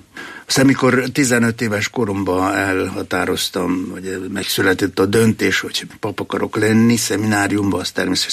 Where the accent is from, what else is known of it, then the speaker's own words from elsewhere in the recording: Novi Sad, Vojvodina, Serbia; born there; 1945-ben születtem, február 22-én Újvidéken. Akkor az már Jugoszlávia volt. De a Vajdaság területén akkor valami fél millió magyar élt, és nekünk megvolt egy bizonyos önállóságunk, autonómiánk. Én magyar iskolába jártam